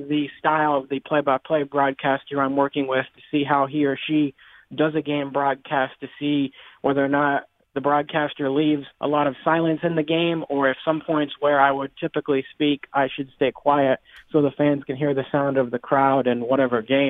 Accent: Midwest, United States; Growing up in the Midwest, listening to Brian Barnhart commentating sports

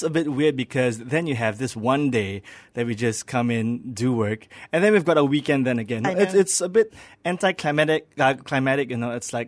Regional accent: Klang, Selangor, Malaysia; I mean, I am from Klang, so there's a stereotype there, you know.

